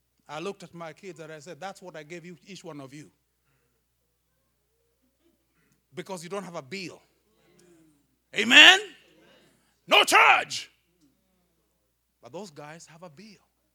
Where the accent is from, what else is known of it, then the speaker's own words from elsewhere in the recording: Kenya; I come from Kenya. Kenya is in Africa.